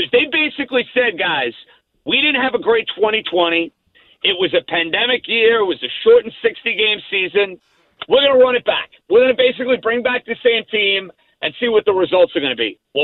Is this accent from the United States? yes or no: yes; Des Moines, Iowa, United States; I'm from the Midwest. I'm from Des Moines, Iowa.